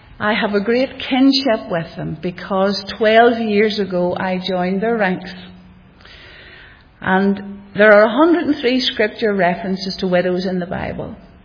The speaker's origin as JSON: {"language": "English", "town": "Rathfriland", "region": "Northern Ireland", "country": "United Kingdom", "tie": "born or raised there", "said": "But I was born outside Rathfrey Island on a farm, sent along to church and Sunday school"}